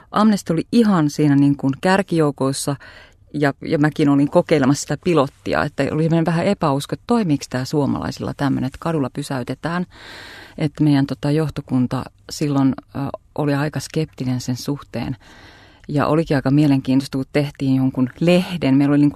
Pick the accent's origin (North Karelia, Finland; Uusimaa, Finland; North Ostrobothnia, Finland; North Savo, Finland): North Karelia, Finland; Joensuu; born there; also born or lived in Nurmes / Mikkeli / Savonlinna; Mä oon Joensuussa syntynyt, asunut Nurmeksessa, Mikkelissä, käynyt kouluja Savonlinnassa, joten mulla on niin kuin aika monelta paikkakunnalta sieltä tausta.